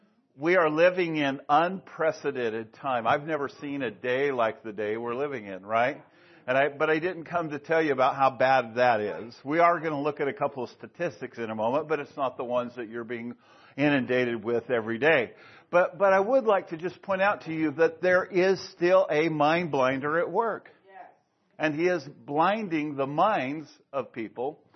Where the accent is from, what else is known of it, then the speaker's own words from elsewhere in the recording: Idaho, United States; I'm from Idaho, and we go to youth camps